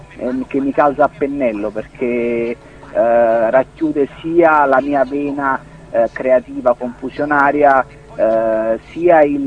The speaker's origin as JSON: {"language": "Italian", "town": "Naples", "region": "Campania", "country": "Italy", "said": "visto che comunque io sono di Napoli"}